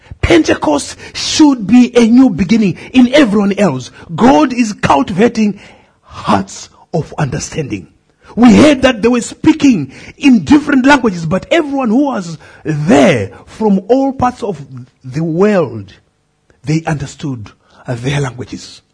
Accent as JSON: {"language": "English", "country": "Zimbabwe", "said": "I come from Zimbabwe."}